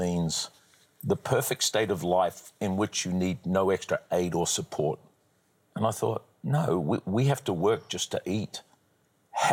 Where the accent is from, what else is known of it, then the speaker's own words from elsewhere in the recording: New Zealand; born there; I'm a New Zealander by birth